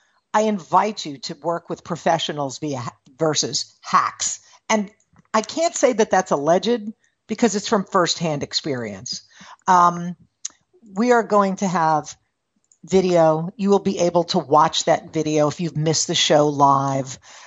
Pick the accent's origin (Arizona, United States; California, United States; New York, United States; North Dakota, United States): New York, United States; accent: New York; I haven't lived there in a long time. So while I still got this accent, I am not a New Yorker anymore.